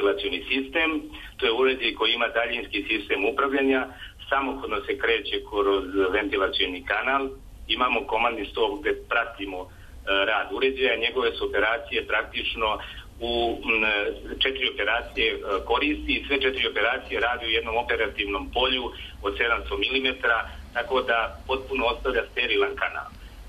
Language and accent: Serbian; Serbia; kod nas u Srbiji postoje zakoni